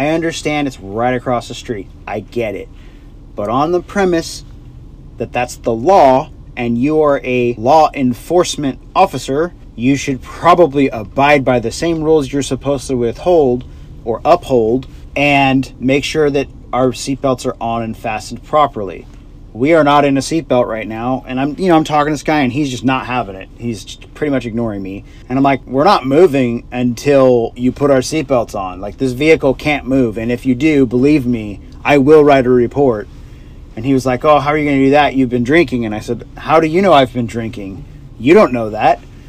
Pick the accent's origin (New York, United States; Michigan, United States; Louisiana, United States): New York, United States; New York City; I grew up in the Bronx my whole life. I ain't never been in cuffs.